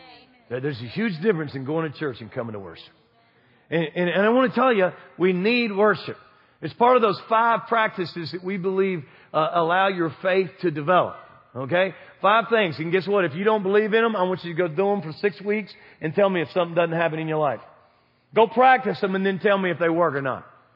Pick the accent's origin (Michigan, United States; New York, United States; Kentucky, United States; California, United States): Kentucky, United States; I mean, we're from South Central Kentucky.